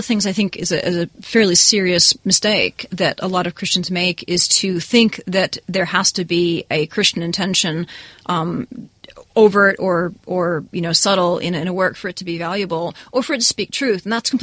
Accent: New England, United States; This is where I grew up. I'm from New England, with strange monsters and things, and.

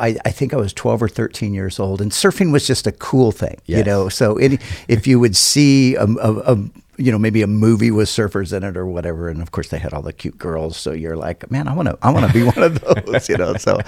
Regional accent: California, United States; Yeah, I grew up in the Southern California surf culture

